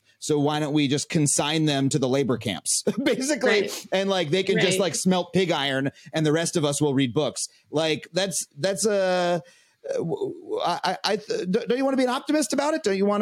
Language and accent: English; New York, United States; I grew up on Long Island in an affluent suburb.